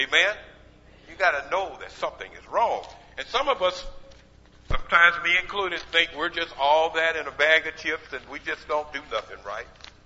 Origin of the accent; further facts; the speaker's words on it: Abilene, Texas, United States; I remember the young lad growing up in Abilene, Texas.